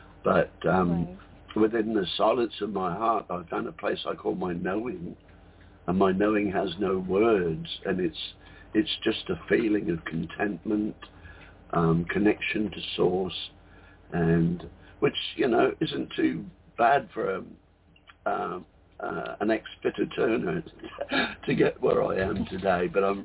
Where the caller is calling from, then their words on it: Whitsunday Islands, Queensland, Australia; from the Whitsunday Islands.